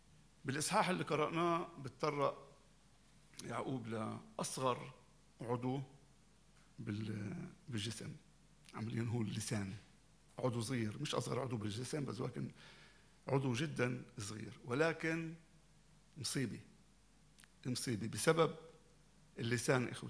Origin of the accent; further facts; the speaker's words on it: Syria